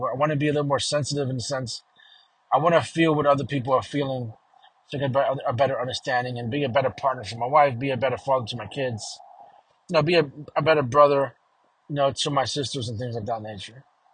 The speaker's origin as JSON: {"language": "English", "town": "Brooklyn", "region": "New York", "country": "United States", "tie": "born or raised there", "said": "growing up in Brooklyn in the hood"}